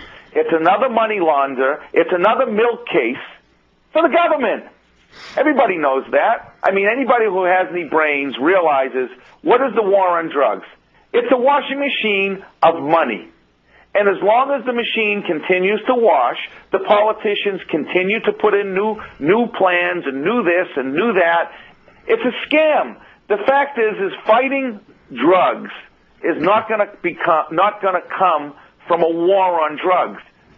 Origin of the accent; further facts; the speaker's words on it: Revere, Massachusetts, United States; look, I grew up in Revere, Massachusetts. I grew up in the drug days.